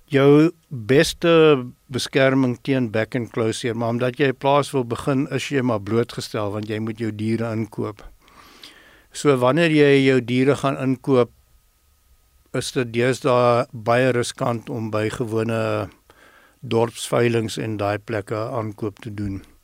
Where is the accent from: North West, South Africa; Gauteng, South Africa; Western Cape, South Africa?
Gauteng, South Africa; Pretoria; Ek het in Pretoria groot geword.